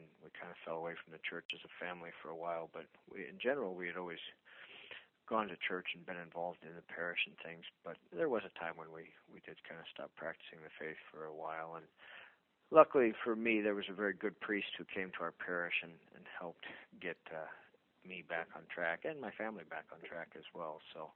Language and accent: English; Longview, Washington, United States; And I grew up here in the Archdiocese of Seattle in a town called Longview, Washington, and 2 brothers and 2 sisters